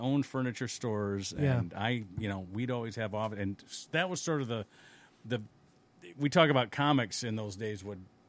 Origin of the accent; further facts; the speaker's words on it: Detroit, Michigan, United States; I told him I was from Detroit and everything.